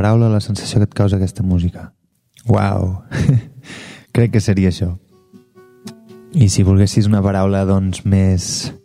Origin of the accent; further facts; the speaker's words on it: Banyoles, Catalonia, Spain; perquè jo he crescut a Banyoles